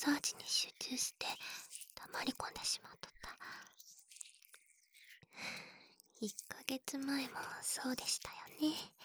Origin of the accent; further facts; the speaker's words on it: Fukuoka, Japan; はい、お察しの通り、福岡出身です。方言って、なかなか抜けないんですよね。